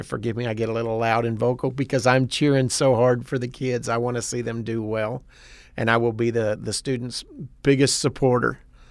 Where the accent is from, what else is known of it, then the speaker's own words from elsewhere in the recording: Wichita Falls, Texas, United States; now in Alaska, United States; I am from Wichita Falls, Texas, born and raised in Texas, did 8 years in the Marine Corps, and moved to Alaska 2 years ago.